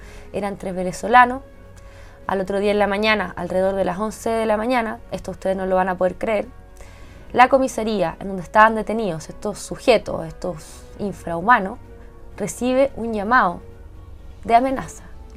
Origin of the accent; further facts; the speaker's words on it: Chile; porque somos todos chilenos